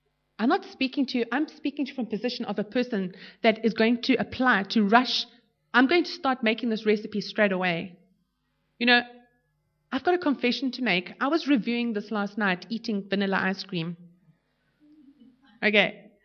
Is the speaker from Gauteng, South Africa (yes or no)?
yes; Johannesburg, Gauteng, South Africa; I'm not just Greek, I'm also Greek from Joburg, so I can do kugel like you've never seen.